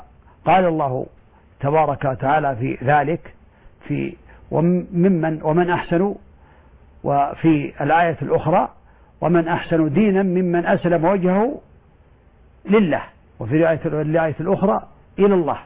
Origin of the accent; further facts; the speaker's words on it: Saudi Arabia; لكن الحرج أن يكون إنسان في بلده مثلا عندنا في السعودية مثلا يلبس لباس شهرة